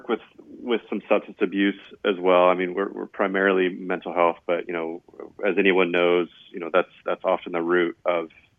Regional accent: Phoenix, Arizona, United States; also born or lived in Flagstaff; I grew up in Phoenix, so I'm kind of a desert rat, but I moved up to Flagstaff and lived there for a dozen years

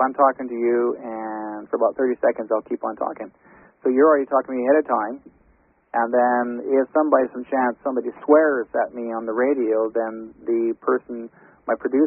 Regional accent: Australia; if I was in the States and someone asked me where I was from, if I said I'm from Australia, they'd say, yeah, typical, I can tell.

